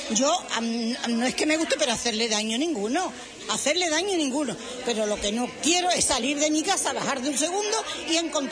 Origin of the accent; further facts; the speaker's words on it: Extremadura, Spain; En mi pueblo, yo soy de la provincia de Badajoz, y antiguamente pasaba un carro con la basura.